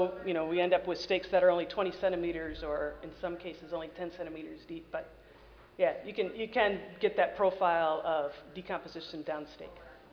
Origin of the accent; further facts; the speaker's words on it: Idaho, United States; So I'm sure Mark mentioned that I was from Idaho. And they really are. I mean, potatoes are just huge in Idaho.